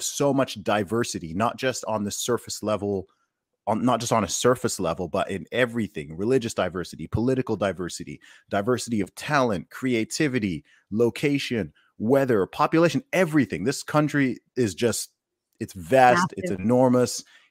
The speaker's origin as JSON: {"language": "English", "country": "Saudi Arabia", "tie": "born or raised there", "said": "when I grew up in Saudi, they had if you went to a restaurant, even a McDonald's, KFC, anything, they have two sections, right?"}